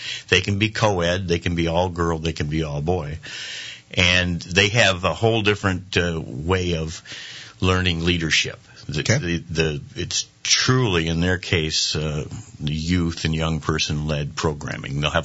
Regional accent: Michigan, United States; he found out that I was from Michigan

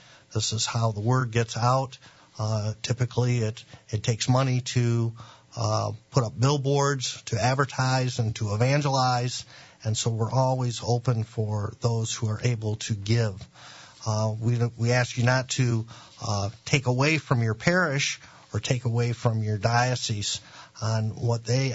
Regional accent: Kalamazoo, Michigan, United States; growing up in Kalamazoo

